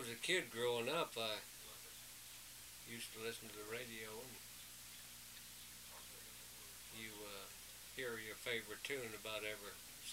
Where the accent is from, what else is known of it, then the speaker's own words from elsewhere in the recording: Missouri, United States; I grew up in Sullivan County. That's the north central part of Missouri.